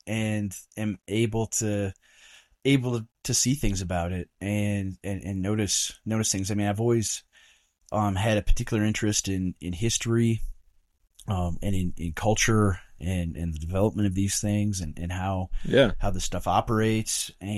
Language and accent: English; Minnesota, United States; I'm a pastor in rural southern Minnesota. I'm pastoring a small evangelical church in my hometown of about 9,000 people. Very, very small town.